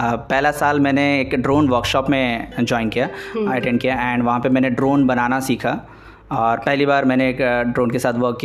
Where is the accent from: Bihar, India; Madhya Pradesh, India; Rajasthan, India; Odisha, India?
Odisha, India; और मैं ओडिशा से हूँ